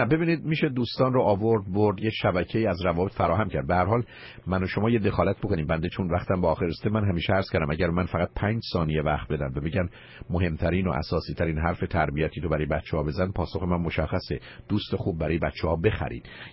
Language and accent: Persian; Iran; moved away as an adult; now in Los Angeles, United States; من و شمایی که مثلا در ایران بزرگ شدیم و اونجا دبستان و دبیرستان و دانشگاه رفتیم،